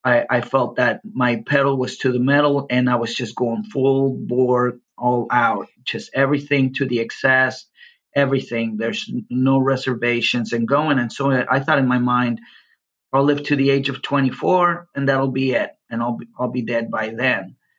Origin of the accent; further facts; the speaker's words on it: Los Angeles, California, United States; also born or lived in Tijuana, Mexico; But growing up, I grew up in Los Angeles in a predominantly white neighborhood in the Valley back in the 70s.